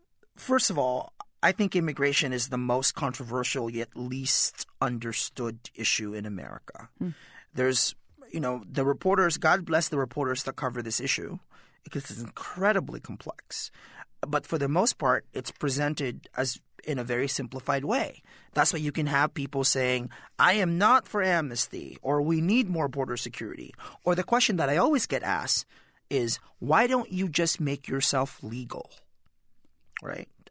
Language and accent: English; California, United States; I've been to Arizona and I'm from California, so I've been to San Diego.